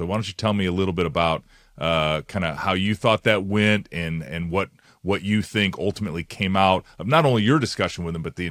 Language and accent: English; Iowa, United States; I feel the same way about my home state of Iowa. I'm never there enough, but when I am, it's just like so, it makes me so happy.